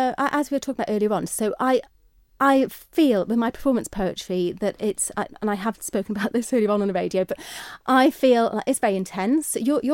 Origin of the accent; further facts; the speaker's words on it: Andreas, Isle of Man; Initially it went out as 8 because I come from Andreas and Erin Arts Centre is really far away